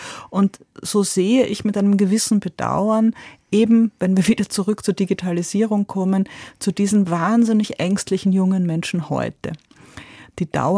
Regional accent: Austria; aber rund um da, wo ich groß geworden bin, waren Ungarn, Jugoslawien, die Tschechoslowakei.

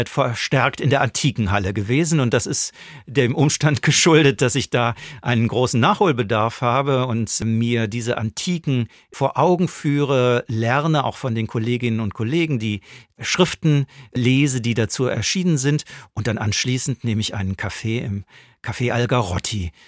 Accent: West Germany, Germany; Ich habe einen sächsischen Großvater gehabt. Ich bin im Westen aufgewachsen

